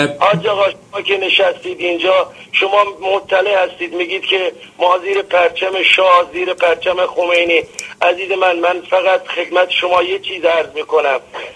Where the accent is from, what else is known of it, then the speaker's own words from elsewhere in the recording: Khuzestan, Iran; من خودم عرب هستم، من یه فرقه از عربهای خوزستان هستم.